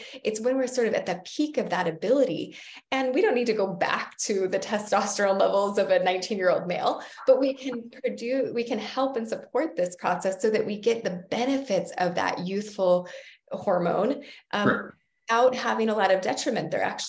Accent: Hawaii, United States; I grew up on the North Shore of Oahu.

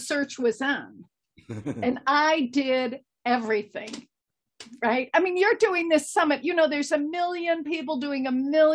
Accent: Chicago, Illinois, United States; Well, listen, you can tell by my accent. I'm from Chicago. I'm from the Midwest.

